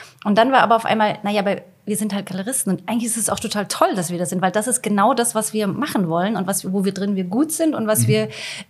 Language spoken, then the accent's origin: German; Stralsund, Mecklenburg-Vorpommern, Germany; Wir kommen beide von der Ostsee quasi. Ja. Ich aus dem Osten, ich komme aus Stralsund und Johanna aus Plön.